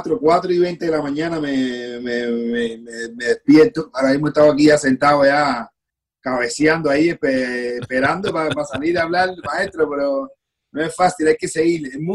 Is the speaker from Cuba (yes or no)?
yes; Cuba; moved away; nosotros nos fuimos de Cuba